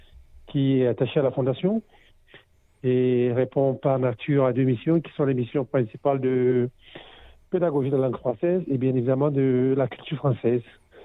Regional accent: Cameroon; now in Australia; Je suis originaire du Cameroun, qui est tout un petit pays de l'Afrique centrale. Francophone, donc.

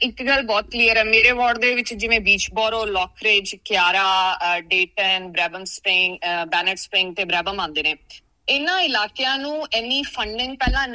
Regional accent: Bhural, Punjab, India; born there; ਹਾਂਜੀ ਭਾਜੀ, ਮੇਰਾ ਜਨਮ ਤੇ ਬਹੁਤ ਛੋਟੇ ਜਿਹੇ ਪਿੰਡ ਕਸਬਾ ਭਰਾਲ ਵਿਖੇ ਹੋਇਆ, ਜੋ ਕਿ ਮਲੇਰਕੋਟਲੇ ਦੇ ਨੇੜੇ ਇੱਕ ਪਿੰਡ ਹੈ, ਬਹੁਤ ਛੋਟਾ ਜਿਹਾ ਕਸਬਾ ਭਰਾਲ।

